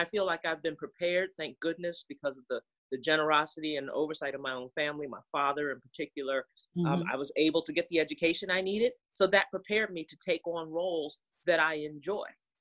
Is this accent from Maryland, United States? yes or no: yes; Maryland, United States; I'm from Maryland. I love being home again because it reminds me who I am.